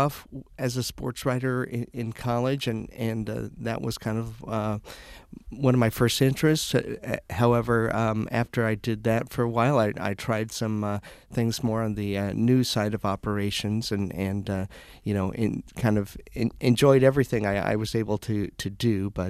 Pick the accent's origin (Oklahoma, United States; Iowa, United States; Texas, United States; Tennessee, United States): Iowa, United States; Des Moines; I did. I grew up in the Des Moines area really was interested in sports from an early age.